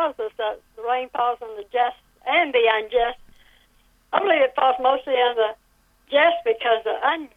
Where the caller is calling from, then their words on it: Pensacola, Florida, United States; Hello. I'm calling from Pensacola, Florida, and we get a lot of rain in the dog days in the summertime.